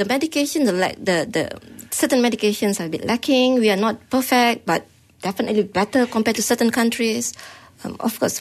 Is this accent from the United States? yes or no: no; Malaysia; being Malaysian, are we willing to give up our food?